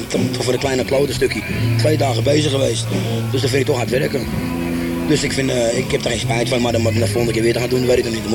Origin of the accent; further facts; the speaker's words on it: Amsterdam, North Holland, Netherlands; vooral als je als Amsterdammer in Rotterdam staat, ben ik al zeer trots.